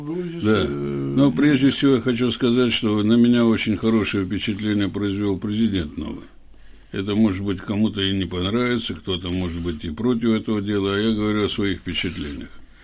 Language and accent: Russian; Tbilisi, Georgia; потому что действительно я тбилисец